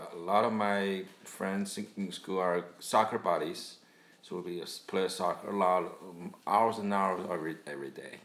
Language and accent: English; Beijing, China; Well, I grew up in Beijing, China. Beijing is the capital city of China. I was born in 1968, spent probably the first 26, 27 years of my life in Beijing.